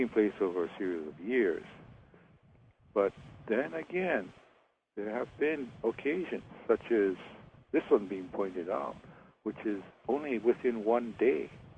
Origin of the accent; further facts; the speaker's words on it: Hawaii, United States; from Maui